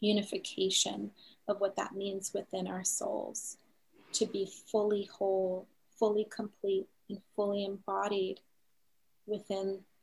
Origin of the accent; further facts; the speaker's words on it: St. Thomas, U.S. Virgin Islands; I'm from the Virgin Islands, from the Caribbean, the Virgin Islands on the island of St. Thomas. And this is where my family goes back 6 generations here.